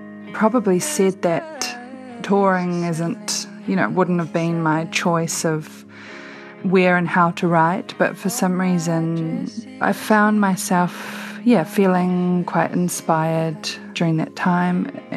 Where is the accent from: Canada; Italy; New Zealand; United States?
New Zealand; Auckland; born there; I live in a place called Dunedin, which is sort of at the lower end. I was born in Auckland, which is at the top of the North Island.